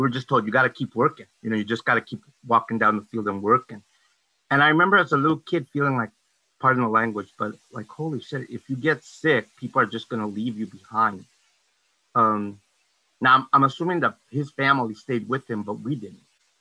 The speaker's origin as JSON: {"language": "English", "town": "El Paso", "region": "Texas", "country": "United States", "tie": "born or raised there", "said": "So I grew up when I was born in Texas, in El Paso, and my parents are from, we worked out in the fields. We were what I call braceros."}